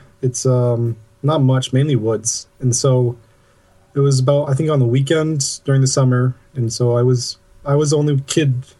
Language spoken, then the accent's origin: English; New England, United States; I'm from New England, up north.